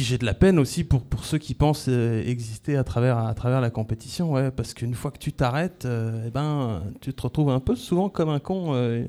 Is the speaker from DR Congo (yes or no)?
no; France; Même moi, j'ai eu des phases en tant que Français à arriver dans des pays et puis à faire des réflexions.